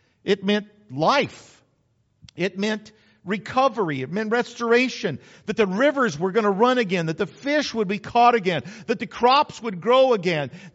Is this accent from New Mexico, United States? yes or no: yes; New Mexico, United States; But I grew up in New Mexico. People around here use umbrellas. We never used an umbrella in New Mexico.